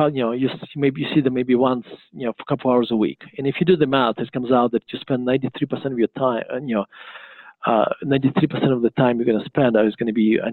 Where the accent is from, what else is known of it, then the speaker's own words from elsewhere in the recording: United States; So that's not, that's part of the answer would be, I'm American.